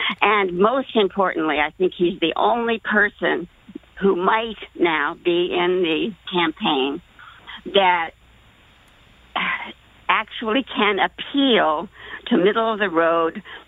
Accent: Manhattan, New York, United States; I'm a New Yorker, Manhattan.

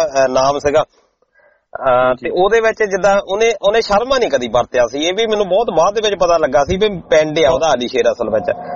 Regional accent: Chak Desraj, Punjab, India; ਮੇਰੇ ਪਿੰਡ ਦਾ ਨਾਂ ਹੈਗਾ ਚੱਕ ਦੇਸਰਾਜ ਹਨਾ ਤੇ ਔਖਾ ਜਿਹਾ ਹੋ ਜਾਂਦਾ ਨਾ

